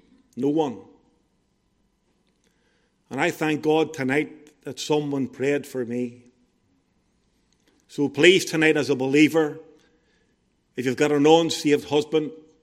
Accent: Belfast, Northern Ireland, United Kingdom; I was brought up in East Belfast, just the lower Woodstock Road.

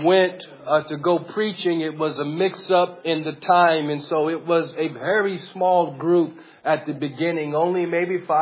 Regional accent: United States; I'm from America, so we fight violence with violence.

